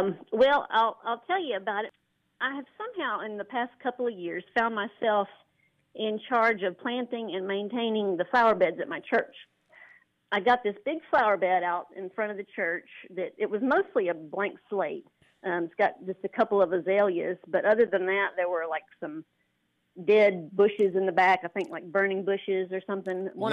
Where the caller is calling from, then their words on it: Texarkana, Arkansas, United States; Well, I'm in Texarkana. I'm calling from the Arkansas side. That's where I live.